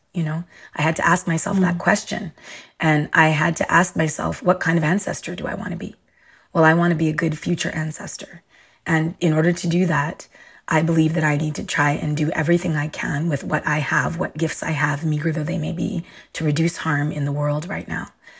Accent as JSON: {"language": "English", "town": "Montreal", "region": "Quebec", "country": "Canada", "tie": "born or raised there", "said": "And if I said I'm from Montreal, born and raised"}